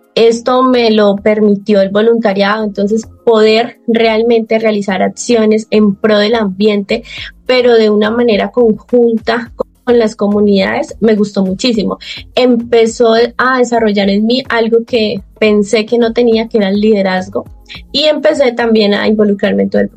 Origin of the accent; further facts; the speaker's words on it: Meta, Colombia; Yo inicialmente empecé en el departamento del Meta. Yo soy llanera, actualmente vivía en la ciudad de Villavicencio.